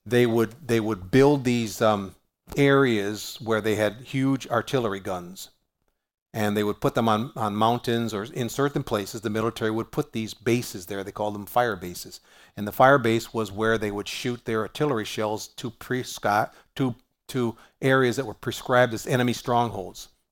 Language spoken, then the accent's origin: English; Cleveland, Ohio, United States; I come from Cleveland. I gave up on the Browns about 40 years ago.